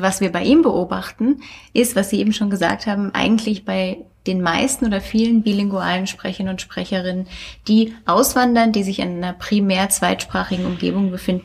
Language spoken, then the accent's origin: German; Germany; accent: German; kann ich natürlich versuchen, meinen typisch deutschen Akzent zu unterdrücken oder hervorzukehren.